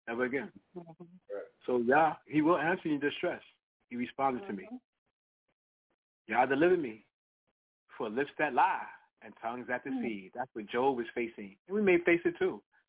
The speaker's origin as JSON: {"language": "English", "region": "New York", "country": "United States", "tie": "born or raised there", "said": "Because I've been in my distress growing up in the Big Apple in the big city of New York."}